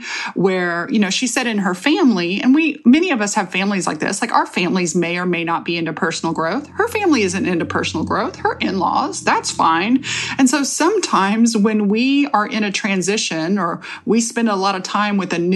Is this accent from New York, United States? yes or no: no; Texas, United States; I am from Texas, y'all